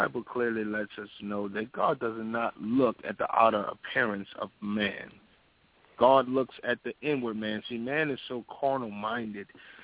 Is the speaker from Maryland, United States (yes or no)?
no; New Orleans, Louisiana, United States; I grew up in New Orleans, and this was the style that we grew our hair in the form of dreadlocks.